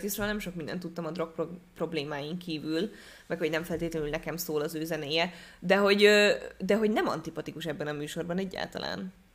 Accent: Hungary; mert én is magyar vagyok

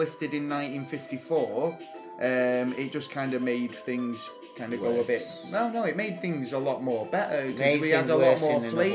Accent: England, United Kingdom; Being English, being from the UK, we all sound really smart, apparently.

